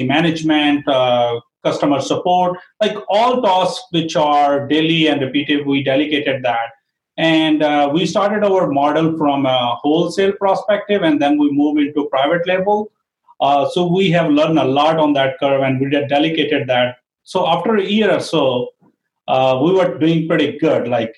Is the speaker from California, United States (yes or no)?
no; Long Island, New York, United States; I am from Long Island, New York